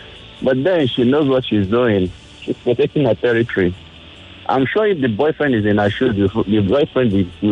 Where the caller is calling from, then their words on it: Baghdad, Baghdad Governorate, Iraq; Yeah, from Baghdad. I'm in Baghdad right now.